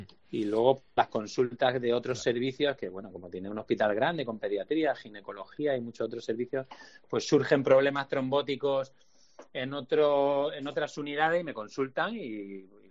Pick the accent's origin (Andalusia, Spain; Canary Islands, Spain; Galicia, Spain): Andalusia, Spain; Seville; born there; Sí, bueno, yo soy español, es decir, que nací en Sevilla